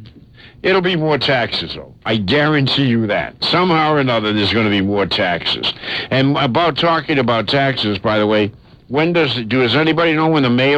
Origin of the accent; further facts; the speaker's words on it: Boston, Massachusetts, United States; Well, I came from Boston, you know.